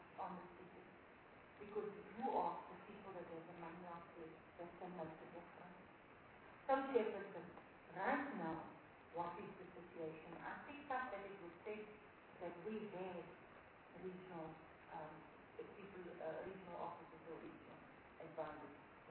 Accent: North West, South Africa; I'm from the Northwest. I know our vast that area. I know what the problems are and the unemployment rate amongst our young people in that province.

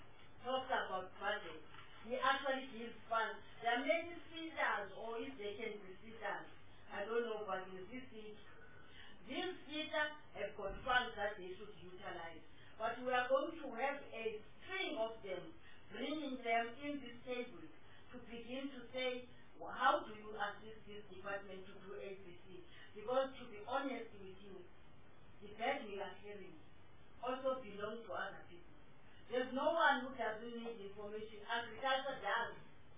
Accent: South Africa; Well, we never go away. We are South African.

